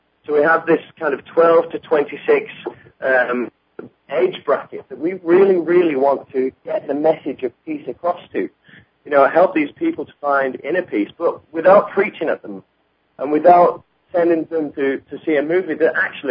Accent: England, United Kingdom; moved away; I came over from England

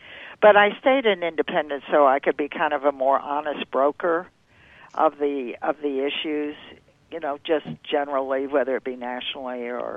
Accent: Texas, United States; And 'cause I think most of us in the country, and I grew up in Texas, most of us are middle-of-the-roaders.

